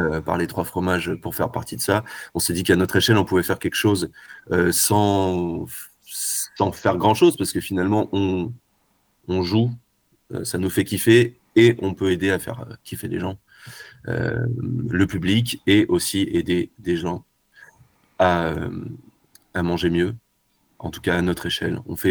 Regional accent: Paris, Île-de-France, France; on vient de Paris, mais au-delà de ça, on vient aussi de la banlieue et tout.

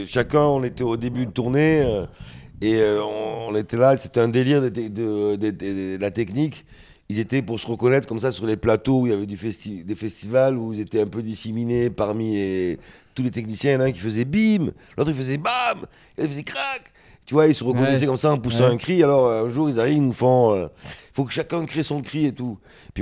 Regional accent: Le Grau-du-Roi, Occitanie, France; J'ai grandi aussi au bord de la mer, donc j'ai grandi au Gros du Roi

